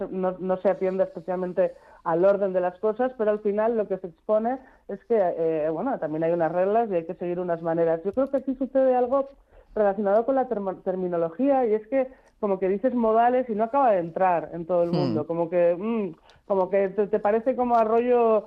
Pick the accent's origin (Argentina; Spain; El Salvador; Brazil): Spain; Bilbao, Basque Country; aparte de que somos de Bilbao, es como estar en casa.